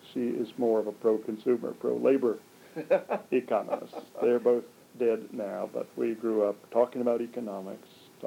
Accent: Washington, District of Columbia, United States; Well, where you see me now is not too far from where I grew up, because I was born in Washington.

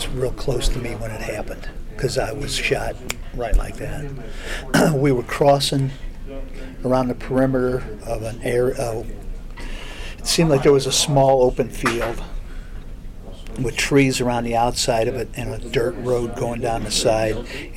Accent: St. Louis, Missouri, United States; they sent me to Fort Leonard Wood because I was from St. Louis.

